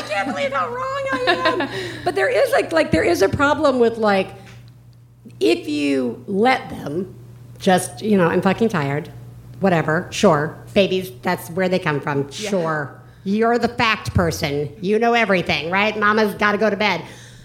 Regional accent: the South, United States; I'm from the South. Lord is left, Jesus is right.

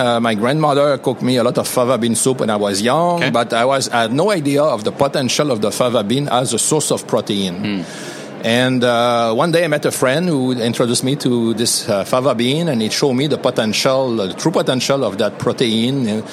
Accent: Quebec, Canada; born there; also born or lived in Toronto; Let's say that I was born in Quebec, studied in Toronto, did my BA in international studies

